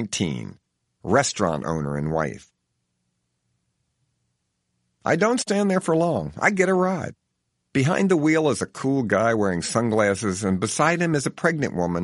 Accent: Baltimore, Maryland, United States; The streets don't feel exactly dangerous. I am from Baltimore, after all.

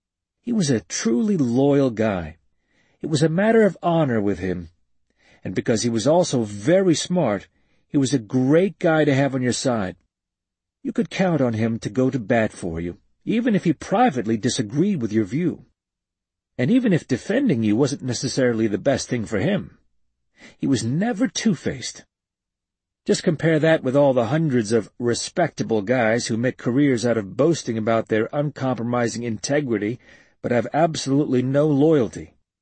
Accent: Queens, New York, United States; Because I grew up in Queens, I believed, perhaps to an irrational degree, that Manhattan was always going to be the best place to live

